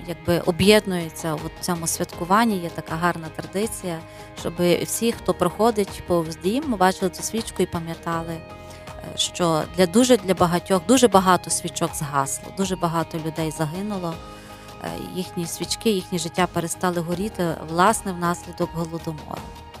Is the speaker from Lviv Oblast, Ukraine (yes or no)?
yes; Lviv, Lviv Oblast, Ukraine; я виросла в Західній Україні, у Львові